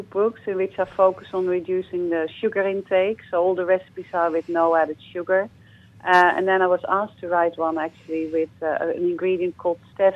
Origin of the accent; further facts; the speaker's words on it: Netherlands; I knew kale only because I come from Holland.